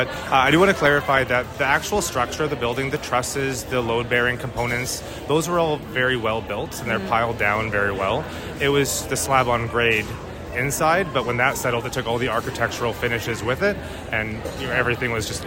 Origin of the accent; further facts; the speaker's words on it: Alberta, Canada; moved away; I'm originally from Alberta, but my wife is a local here